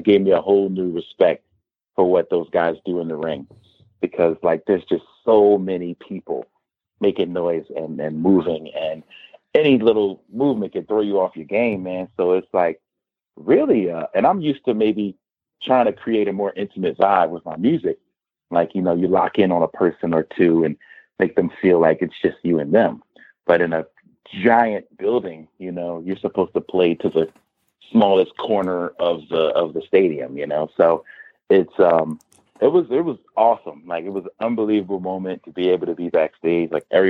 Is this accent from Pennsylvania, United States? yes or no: yes; Philadelphia, Pennsylvania, United States; now in Phoenix, United States; I'm from Philly, and ROH has a lot of their roots in Philadelphia as well.